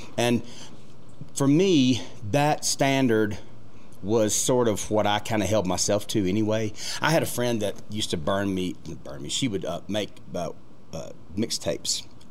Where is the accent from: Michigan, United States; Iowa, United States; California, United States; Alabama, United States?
Alabama, United States; Opelika; and I'm from Opelika, so we kind of grew up about an hour from each other.